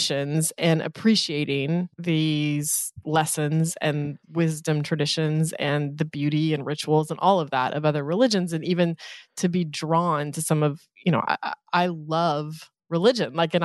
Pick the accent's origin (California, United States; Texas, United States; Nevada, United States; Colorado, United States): Colorado, United States; literally in the towns that I grew up in Eastern Colorado.